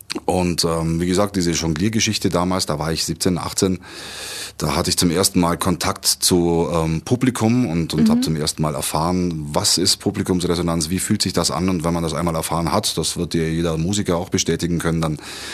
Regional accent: Dillingen an der Donau, Bavaria, Germany; Ich komme aus Dillingen an der Donau und dort gibt es in der Nähe, in Höchstädt, in Fristingen und so weiter, haben jede Menge Schausteller ihr Winterquartier und auch ein Zirkus hat dort oder hatte damals dort zumindest ein Winterquartier

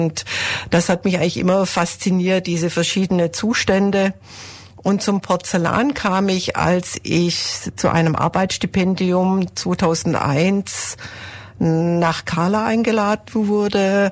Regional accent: Nattheim, Baden-Württemberg, Germany; wie schon gesagt, und ich komme aus Nattheim. Das liegt im Kreis Heidenheim.

